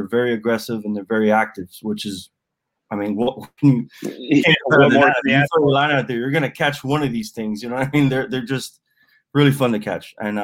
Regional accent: Miami, Florida, United States; I'm a avid angler down here in Miami, Florida. So I'm a native.

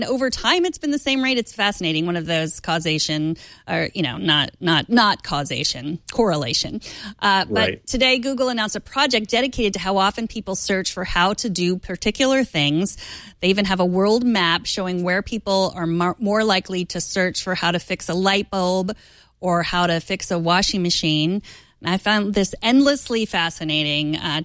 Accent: Houston, Texas, United States; I grew up in Houston, and I've, you know, talked to, I don't have family there anymore, but friends.

